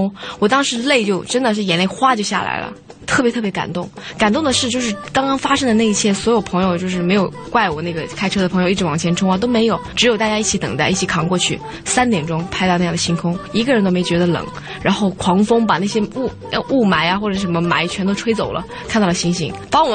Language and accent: Chinese; Hunan, China; 田园香是说我的家乡湖南